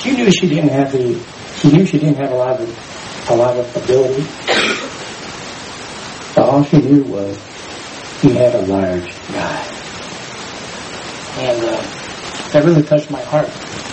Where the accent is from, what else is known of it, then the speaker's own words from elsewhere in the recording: Texas, United States; Sorry, I'm from Texas.